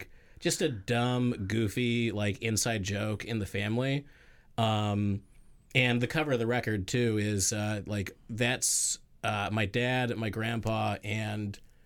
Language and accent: English; Manley Hot Springs, Alaska, United States; Our neighbor growing up in Manly Hot Springs was Joey Reddington Jr., who was the son of Joey Reddington, who founded the Iditarod dog sled race in Alaska.